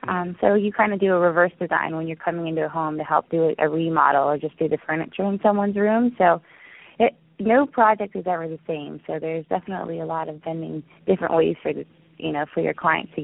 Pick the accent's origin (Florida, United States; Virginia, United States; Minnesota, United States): Virginia, United States; I'm also from the East Coast as well. I grew up in Northern Virginia, and my dad was a builder.